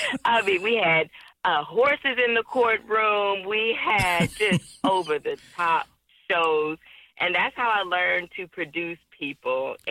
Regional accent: Houston, Texas, United States; Honestly, okay, I'm from Texas and I love being a Texas Texan.

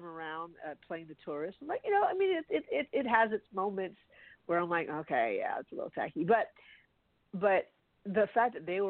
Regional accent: Charleston, United States; I was, you know, just growing up in Charleston and just be outside.

